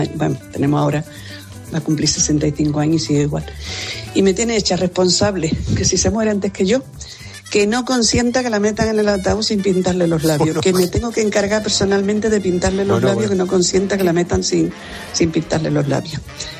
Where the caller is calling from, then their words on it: Huelva, Andalusia, Spain; de Huelva.